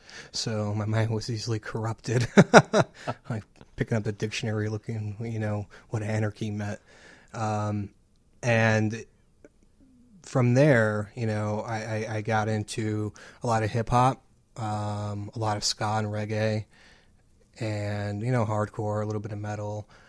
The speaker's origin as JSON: {"language": "English", "town": "Buffalo", "region": "New York", "country": "United States", "tie": "born or raised there", "moved": "as an adult", "lives_now": "Chicago, United States", "said": "I grew up in Buffalo, which is kind of as a rust belt as you get. And when I was kind of making a decision of where to move in 2002, one of the reasons why I chose Chicago"}